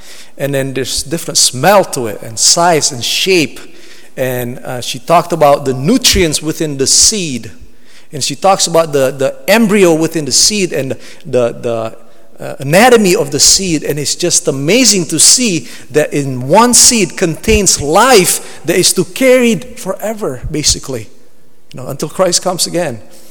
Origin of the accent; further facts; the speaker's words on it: Indonesia; English is a second language; And I came from Indonesia originally. And back home, I remember it. It was so fertile there.